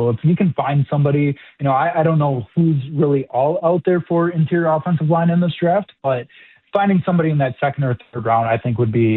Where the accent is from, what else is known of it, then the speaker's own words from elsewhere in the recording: Beaver Dam, Wisconsin, United States; Yeah, so I grew up in Beaver Dam, Wisconsin, right down by Madison there.